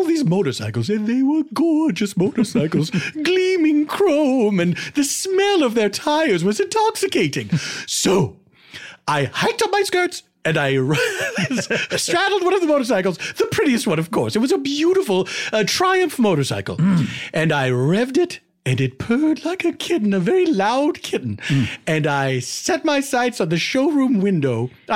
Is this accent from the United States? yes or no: yes; Mid-Atlantic, United States; I grew up in the Mid-Atlantic region.